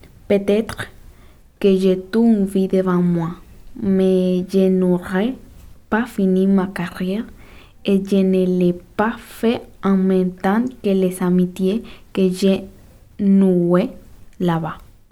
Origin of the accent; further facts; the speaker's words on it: Panama; Attention, je viens du Panama.